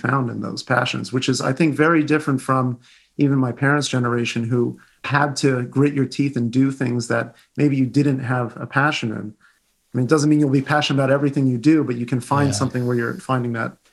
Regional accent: Rockland County, New York, United States; also born or lived in Los Angeles, United States / Putian, China; Huge cultural experience to go from living in Rockland County, where I grew up in New York State, to go to school in California, Los Angeles, and then to move to China in Putian, the Fujian province of China.

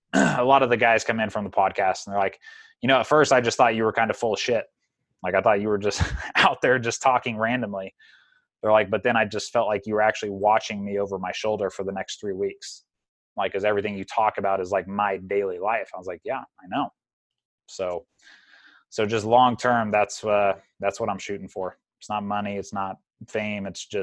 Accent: Tribune, Kansas, United States; I'm a small town kid. I grew up in Tribune, Kansas, 900 person town, 21 people in my graduating class. Like I grew up 15 miles out in the country.

